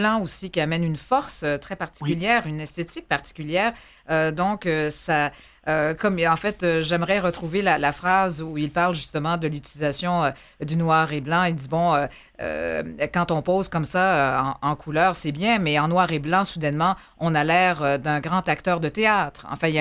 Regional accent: Quebec, Canada; parce que l'Amérique qui est aussi au cœur de notre propre identité en tant que Québécois

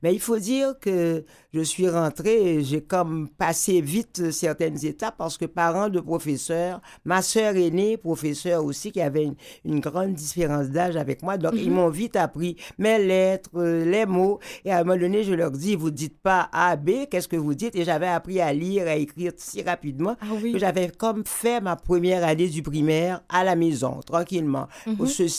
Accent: Port-au-Prince, Ouest, Haiti; born there; moi, je suis née en Haïti de parents, tous deux professeurs. Ma mère au primaire, mon père au secondaire, au lycée Pétion. Et je suis née dans une famille normale, moyenne en Haïti

